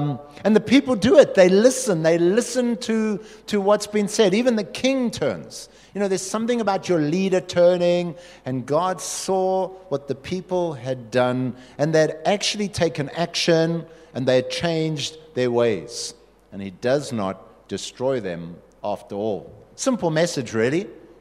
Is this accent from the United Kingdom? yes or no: no; South Africa; You know, we didn't function like that as South African soldiers.